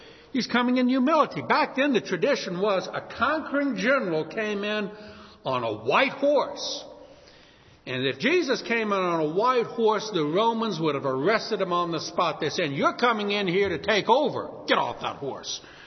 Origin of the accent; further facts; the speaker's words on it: New Orleans, Louisiana, United States; I'm from New Orleans, and that's where they have the Mardi Gras.